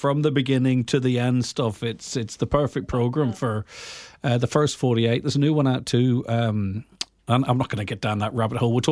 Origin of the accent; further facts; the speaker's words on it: Ireland; quick-witted the way we speak as Irish people and have that rhythm going there